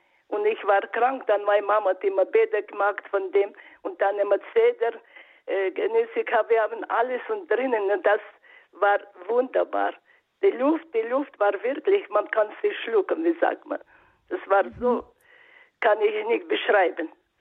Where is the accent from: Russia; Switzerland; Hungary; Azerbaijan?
Russia; Northern Urals; German is a second language; Ich wurde geboren in Nordural, da tief in Taiga. Und als wir, wie gesagt, aufgewachsen sind, da war ich im Wald mit meinen Brüdern